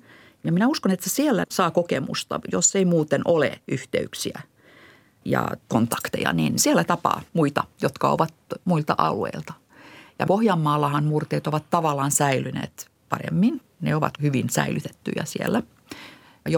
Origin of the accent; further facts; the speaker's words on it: Sipoo, Uusimaa, Finland; Minä tulen itse Sipoosta, niin Sipon murre on minulle tärkeä.